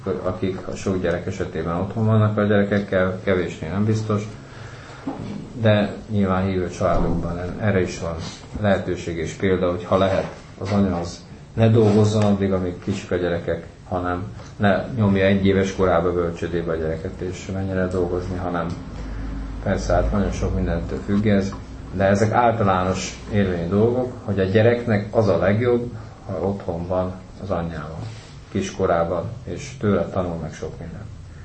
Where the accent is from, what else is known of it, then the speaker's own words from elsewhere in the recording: Hungary; az, hogy nagy dolog, az, hogy mi magyarok vagyunk, és hogy Isten ide helyezett bennünket.